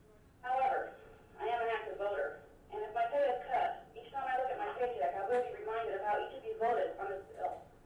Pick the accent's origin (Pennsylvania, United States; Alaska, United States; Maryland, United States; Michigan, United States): Alaska, United States; I was born in Alaska and I'm a lifelong resident of Alaska.